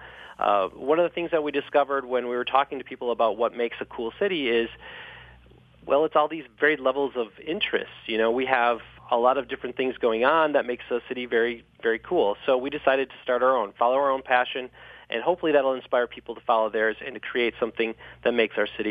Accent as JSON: {"language": "English", "town": "Bay City", "region": "Michigan", "country": "United States", "tie": "born or raised there", "said": "Well, as much as I love my hometown of Bay City, Michigan, the name Bay City just doesn't have a lot of sexiness to it."}